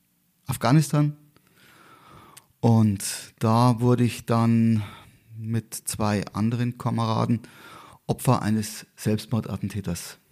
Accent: Garmisch-Partenkirchen, Bavaria, Germany; ich bin hier in Garmisch-Partenkirchen geboren, lebe eigentlich auch seitdem in Garmisch-Partenkirchen mit einer kleinen Unterbrechung von 1,5 Jahren, da habe ich in Murnau gewohnt, aber ansonsten Garmisch-Partenkirchen, meine Berge, meine Heimat, da fühle ich mich wohl und da gehe ich nicht mehr weg.

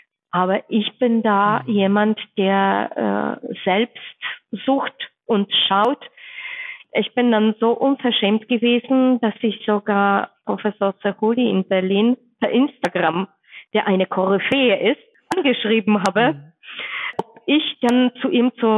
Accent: Poland; Ich komme ursprünglich aus Polen und meine Familie, das heißt meine Mutter und mein Bruder, leben immer noch dort.

